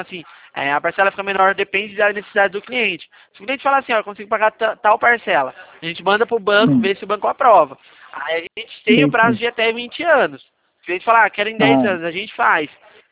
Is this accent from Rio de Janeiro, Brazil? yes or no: no; Araras, São Paulo, Brazil; eu sou daqui da cidade de Araras mesmo.